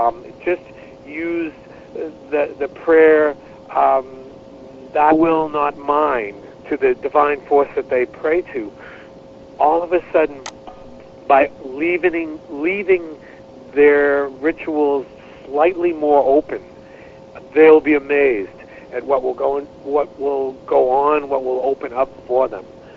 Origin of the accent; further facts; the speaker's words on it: New England, United States; I knew I was raised in New England, and very clearly, New England prides itself in doing things a certain way.